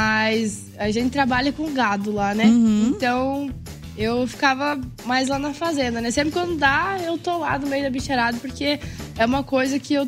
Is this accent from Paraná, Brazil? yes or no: yes; Nova Esperança, Paraná, Brazil; eu sou de Nova Esperança, do Sudoeste. É um pouquinho longe daqui, viu?